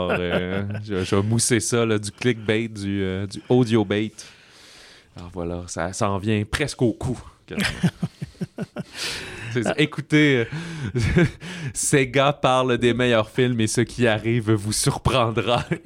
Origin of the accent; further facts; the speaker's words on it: Quebec City, Quebec, Canada; comme on est de Québec